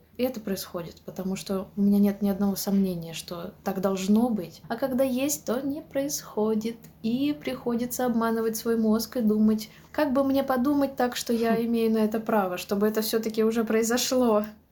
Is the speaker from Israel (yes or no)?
no; Siberia, Russia; А я, дикая женщина из Сибири, говорю